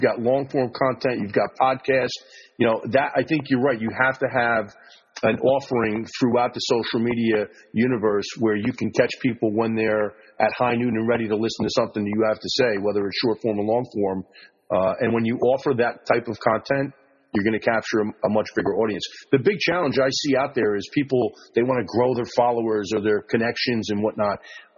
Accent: New York metropolitan area, United States; I don't hear it, obviously, because I'm from the New Jersey, New York metro area, but I get outside of this area, people have a good laugh.

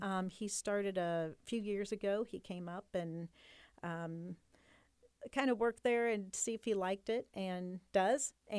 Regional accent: Indianapolis, Indiana, United States; now in Muncie, United States; I'm from Indianapolis originally. But I love Muncie

